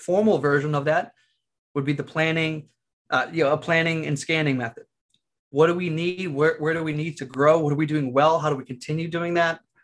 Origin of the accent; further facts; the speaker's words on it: Lowell, Massachusetts, United States; So I'm from Lowell, Massachusetts originally. It's a city.